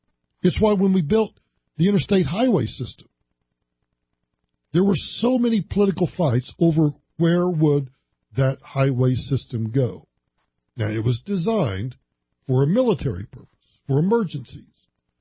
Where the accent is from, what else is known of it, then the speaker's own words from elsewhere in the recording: Oklahoma, United States; now in Denver, United States; But where I grew up in the Oklahoma Panhandle, and cars were a necessity. There's no public transportation.